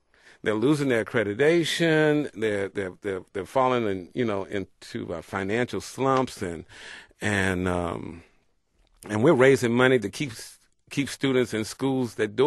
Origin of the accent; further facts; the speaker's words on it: Tuskegee, Alabama, United States; I graduated from Tuskegee. I was born and raised and educated in Tuskegee. So was my brother.